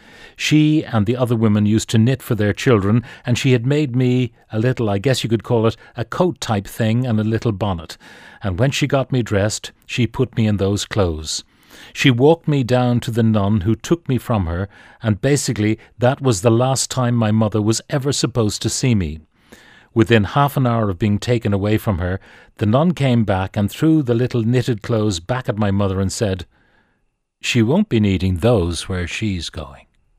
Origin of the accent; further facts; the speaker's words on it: Bessborough, Munster, Ireland; born there; I was born in Bessborough in 1949.